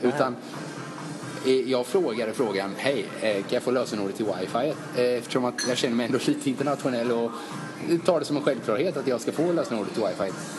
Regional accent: Vimmerby, Kalmar County, Sweden; Vi kommer från Vimmerby, det är ingen hemlighet längre.

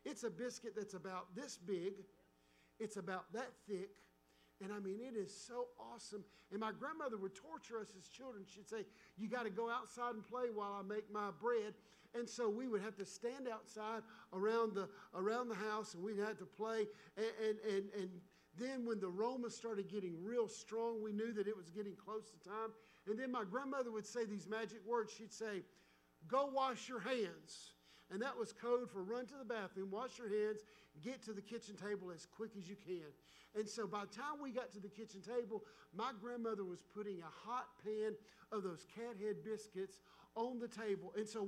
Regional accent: the South, United States; I'm a Southern redneck. I was born and raised in the South, and I proudly claim my heritage

